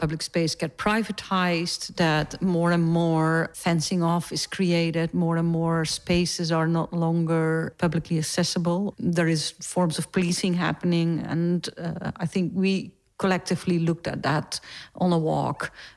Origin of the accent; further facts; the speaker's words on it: Netherlands; I'm an artist from the Netherlands